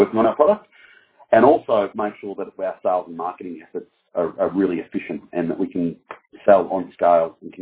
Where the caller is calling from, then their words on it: Melbourne, Victoria, Australia; I'm calling here from Melbourne.